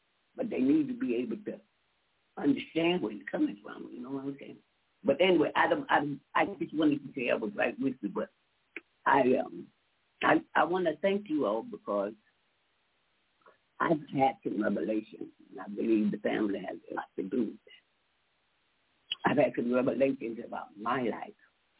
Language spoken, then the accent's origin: English; Detroit, Michigan, United States; I come from Detroit and Black Bottom.